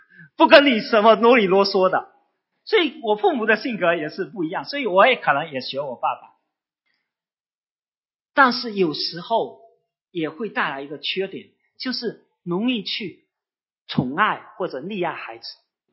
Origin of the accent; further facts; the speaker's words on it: Fuzhou, Fujian, China; 我们福州人屈勒，这个是小树小竹枝是最好的